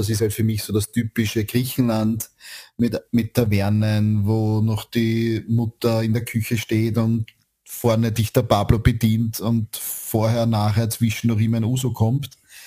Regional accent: Austria

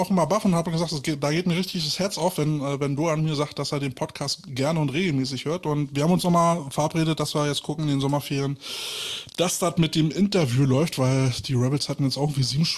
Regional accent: Berlin, Germany; Ich komme aus Berlin, Alter.

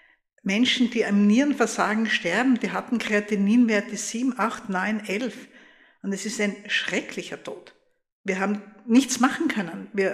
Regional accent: Graz, Styria, Austria; wo etwas passiert ist in meiner Heimatstadt Graz.

